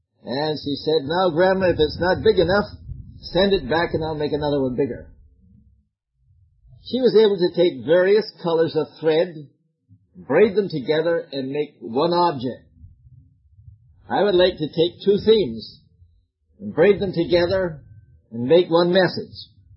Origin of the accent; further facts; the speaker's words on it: Canada; I was brought up in Canada, of course, and my poetry would be different from yours, I'm sure.